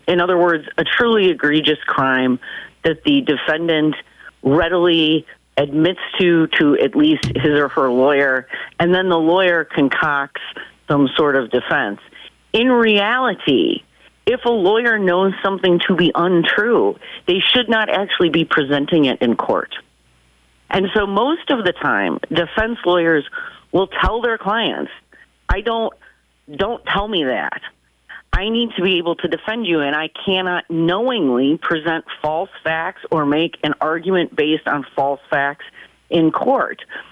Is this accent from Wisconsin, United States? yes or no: yes; Milwaukee, Wisconsin, United States; And so what better way to do that than to come back home to my hometown, Milwaukee, and work for the city of Milwaukee.